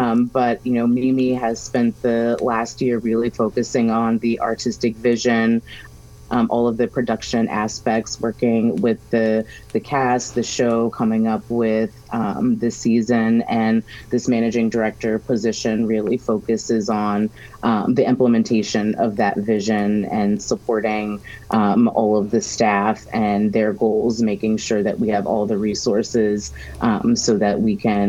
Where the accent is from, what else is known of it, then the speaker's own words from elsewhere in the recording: West Virginia, United States; moved away as an adult; now in Delaware, United States; I am not a native Delawarean. I am from West Virginia and came to Delaware for college a little over 20 years ago and have been here since.